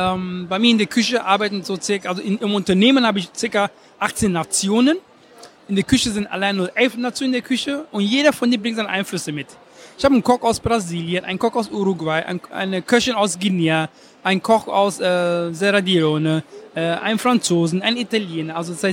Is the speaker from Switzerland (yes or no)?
no; Ghana; also born or lived in Germany; ich habe ja zwei Heimaten, ich bin einmal Deutscher und ich bin einmal aus Ghana.